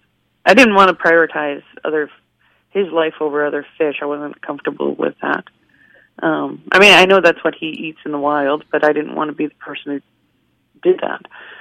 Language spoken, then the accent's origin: English; Winnipeg, Manitoba, Canada; So we found a location in Winnipeg, my hometown, and we drove the 6 hours to take him there.